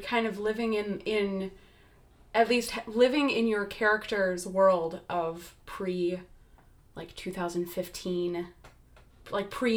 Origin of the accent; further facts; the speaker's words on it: Wisconsin, United States; I'm from Wisconsin, I would feel like a butt just being like, hey, y'all.